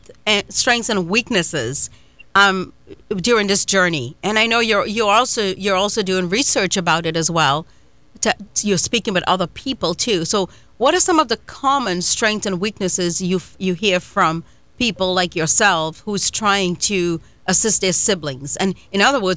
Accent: Trinidad & Tobago; now in United States; Like, I came from Trinidad.

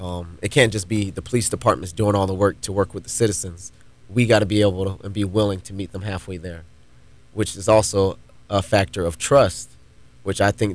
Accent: Palm Bay, Florida, United States; also born or lived in Melbourne; Well, I'm originally from Brevard County. I was born in Melbourne, Florida. My father, he's an Army veteran, so we traveled all across the country.

